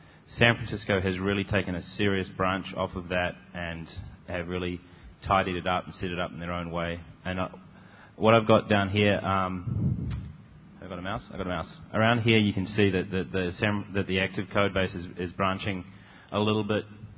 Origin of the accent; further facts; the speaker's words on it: New Zealand; also born or lived in New York; I'm from Aotearoa, New Zealand, as well as New York.